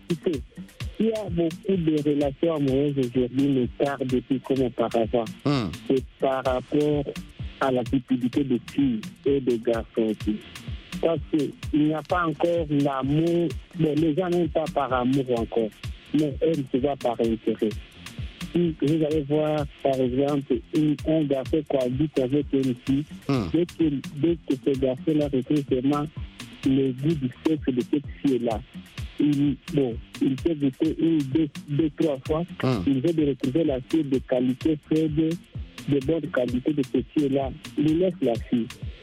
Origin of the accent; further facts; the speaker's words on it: Goma, North Kivu, DR Congo; À Goma, j'habite à Goma, je suis quelqu'un de Goma.